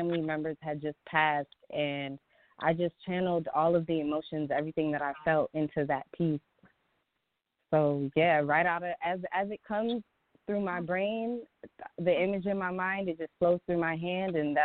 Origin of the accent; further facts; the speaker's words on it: Rochester, New York, United States; now in Brooklyn, United States; I'm from Rochester, New York, based in Brooklyn, and I'm a visual artist.